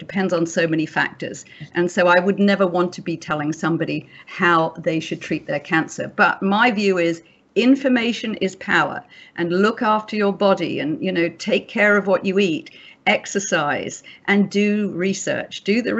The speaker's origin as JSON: {"language": "English", "country": "United Kingdom", "said": "Well, you know, I'm a Brit."}